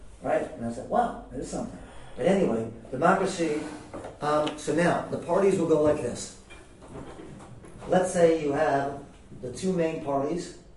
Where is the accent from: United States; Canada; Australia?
United States; we take it for granted because we grew up in American democracy